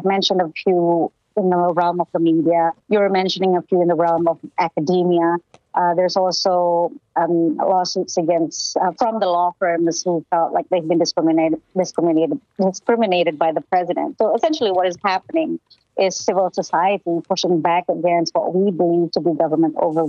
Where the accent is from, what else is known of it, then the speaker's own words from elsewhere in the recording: Indonesia; I grew up in Indonesia. I grew up under an authoritarian regime.